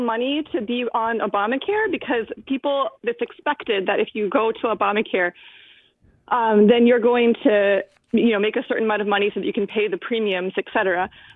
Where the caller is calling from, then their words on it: Pownal, Maine, United States; I'm actually one of the people affected by the health care issue in Maine.